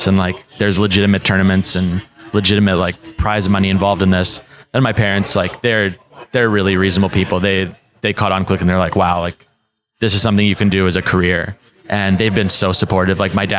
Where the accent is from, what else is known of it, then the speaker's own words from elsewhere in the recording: Canada; Like when we're from Canada, so the scene wasn't too big in Canada when we first started.